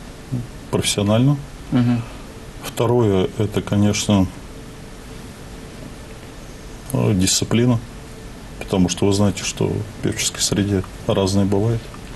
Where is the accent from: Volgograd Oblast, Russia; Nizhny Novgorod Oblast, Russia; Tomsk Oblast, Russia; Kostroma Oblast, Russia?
Nizhny Novgorod Oblast, Russia; Nizhny Novgorod; Все-таки я из Нижнего Новгорода, и Александр тоже с Нижнего Новгорода.